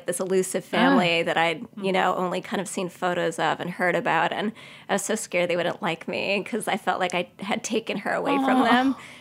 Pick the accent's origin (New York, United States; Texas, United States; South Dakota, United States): New York, United States; Long Island; she at this point sold the house we grew up in Long Island.